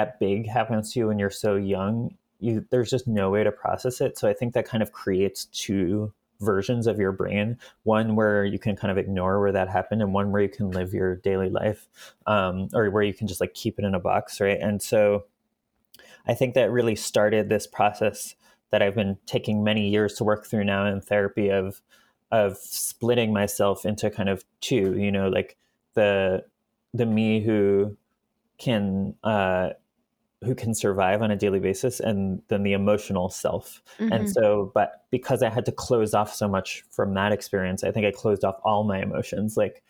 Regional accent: New York City, New York, United States; when I was 13, I was in middle school, two blocks away from the Twin Tow

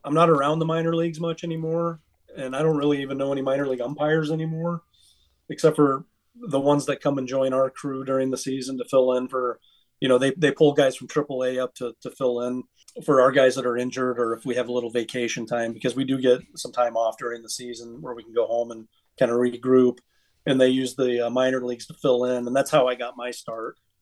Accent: Montana, United States; Fenway Park, you know, growing up in Montana, these things only exist in your television a lot of the time.

